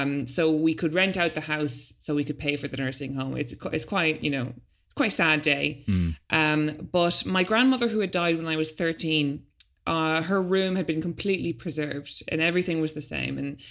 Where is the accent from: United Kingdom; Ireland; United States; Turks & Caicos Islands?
Ireland; now in -; what do I actually have to say as an Irish adult, considering I've never had a real job there and I've never paid taxes there.